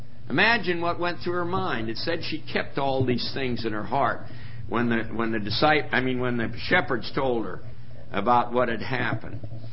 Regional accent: Bahamas; born there; ever since I was born, 69 years ago. I don't remember the early days. I was born in the Bahamas, as I told you, to be near my mother.

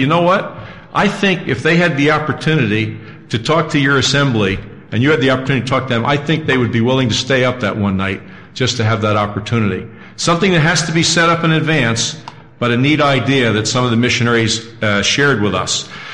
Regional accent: Scotland, United Kingdom; At great expense, because I'm a Scotsman, I bought 15 of these 70-cent aerograms

